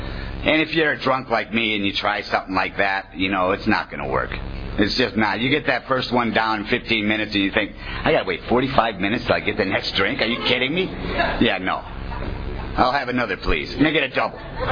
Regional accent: Wisconsin, United States; I'm from Wisconsin. Wisconsinites don't like Illinois people.

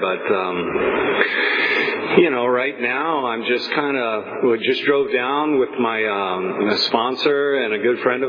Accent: Fresno, California, United States; I'm an alcoholic. And, I'm from Fresno.

